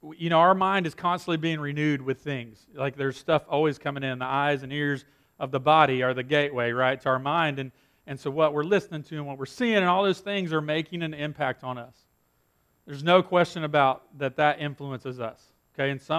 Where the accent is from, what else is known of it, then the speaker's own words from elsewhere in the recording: Whitesburg, Georgia, United States; I am honored to be sharing with you all today. I am from Whitesburg, Georgia. It's just across the state line on I-20 as you're headed to Atlanta